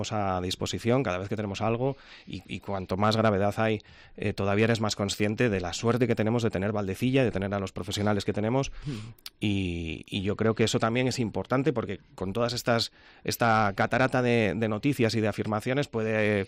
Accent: Cantabria, Spain; la experiencia que tenemos como cántabros

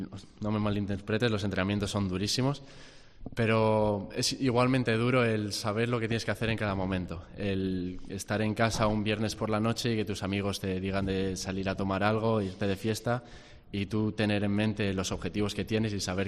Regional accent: Cantabria, Spain; also born or lived in Seattle, United States; tomé la decisión de volver a casa, a la tierruca, sabiendo que tenía a Ramón aquí

